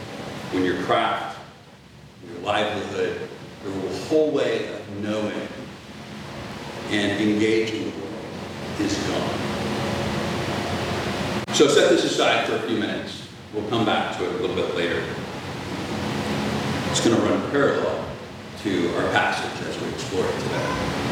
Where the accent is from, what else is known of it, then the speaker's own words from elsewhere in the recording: Midwest, United States; I'll never forget growing up in the Midwest.